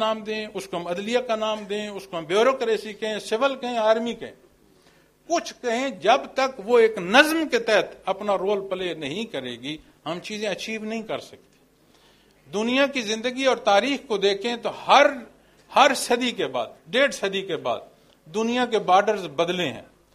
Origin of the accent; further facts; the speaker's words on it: Pakistan; انہی چیک پوسٹوں پر میں پھر بتاتا ہوں جناب میں پاکستانی ہوں